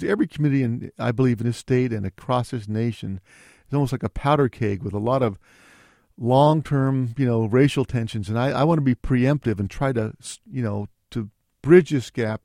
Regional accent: Fresno, California, United States; moved away as an adult; when I grew up on McKinsey Street in southeast Fresno by Belmont and Cedar. And when I left by my college years in the late 60s, early 70s, it was already started to decline.

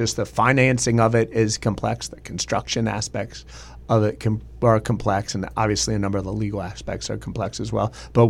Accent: Delaware, United States; I just want to assure Delawareans that I grew up in Delaware.

